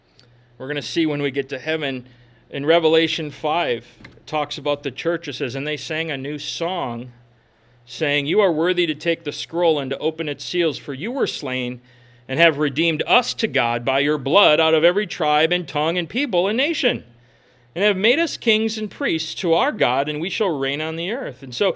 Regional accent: Minnesota, United States; So I'm from Minnesota.

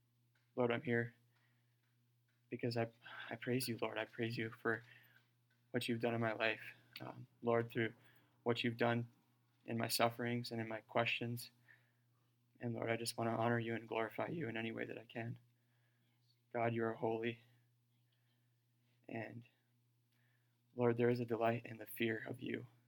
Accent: Calumet, Michigan, United States; I'm from Calumet originally. I'm from a pretty small family considering things. I grew up in a large church

